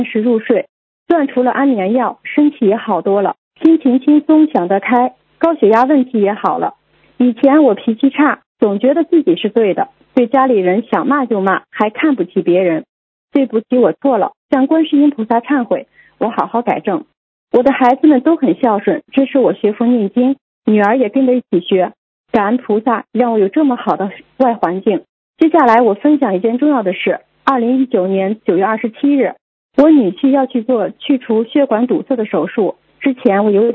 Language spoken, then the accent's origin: Chinese; France; 我是一位来自法国的70多岁的师兄